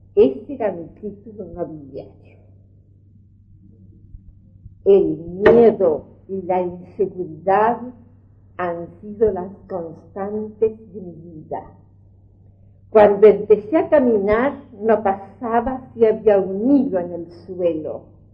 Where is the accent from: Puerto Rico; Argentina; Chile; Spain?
Chile; Punta Arenas, Magallanes; born there; Nací en Punta Arenas, en el primer cuarto de este siglo, hija de padres yugoslavos, precisamente croatas.